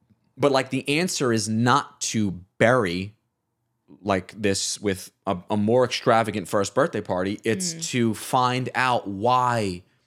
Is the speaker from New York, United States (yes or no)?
yes; Staten Island, New York, United States; I grew up on Staten Island where a lot of these showy moms